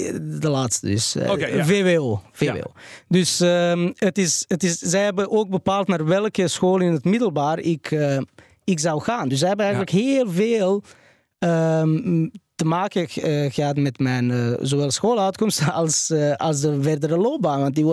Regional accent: Belgrade, Serbia; also born or lived in Antwerp; now in Belgium; ik ben opgegroeid in Belgrado, Servië.

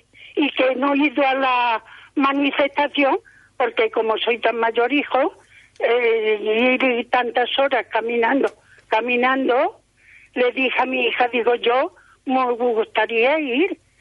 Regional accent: Jerte, Extremadura, Spain; now in Barcelona, Spain; Yo soy del Valle de Jerte.

